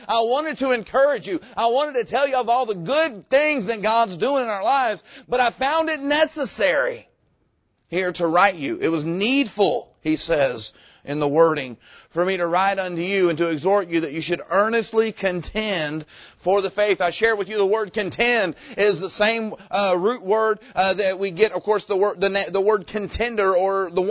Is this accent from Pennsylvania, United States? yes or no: no; Jacksonville, Florida, United States; I remember when I was a teenager, we grew up there in Bible Baptist Church there in Jacksonville.